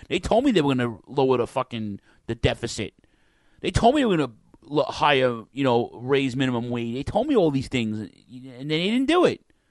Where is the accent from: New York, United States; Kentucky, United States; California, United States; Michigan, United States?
New York, United States; Queens; now in Staten Island, United States; I lived in Queens, I grew up in Queens and the Brooklyn border, I lived in Brooklyn, and now I live on Staten Island, okay?